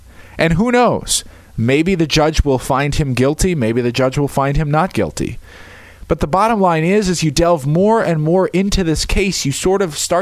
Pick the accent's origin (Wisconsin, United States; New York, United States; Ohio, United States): Wisconsin, United States; I grew up in Wisconsin, love Wisconsin, a Packers fan, Brewers fan, Badgers fan, all of it.